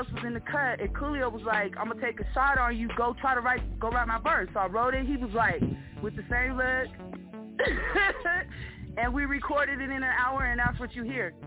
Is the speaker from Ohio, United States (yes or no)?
no; California, United States; I'm from Cali, but I went to Utah to recover.